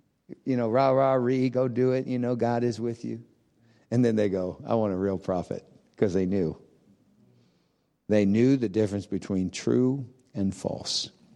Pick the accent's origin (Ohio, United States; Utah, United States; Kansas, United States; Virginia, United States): Ohio, United States; I said, "I grew up in Ohio. We got 3-meter corn."